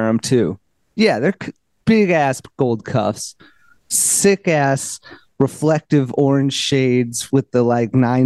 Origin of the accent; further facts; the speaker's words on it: United States; It looked good to me, but I was like, I'm American, and I don't really follow soccer that much